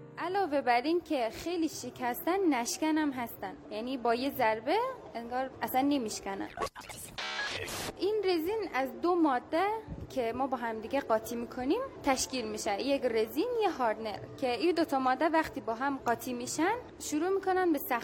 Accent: Mashhad, Razavi Khorasan, Iran; born there; 19 سالمه، ساکن مشهد و همینجا به دنیا اومدم.

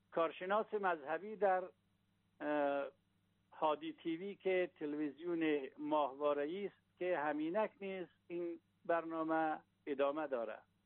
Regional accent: Ghazni, Afghanistan; also born or lived in Daykundi / Mazar-i-Sharif; در سال 1334 در ولایت دایکندی منطقه است به نام سنگتخت در اونجا به دنیا آمدم. اصالتاً از ولایت غزنی هستم، از ولسوالی مالستان قریه شیرداغ. به سن 7-8 سالگی رسیدیم، دوباره پدرم برگشتن به ولسوالی جاغوری

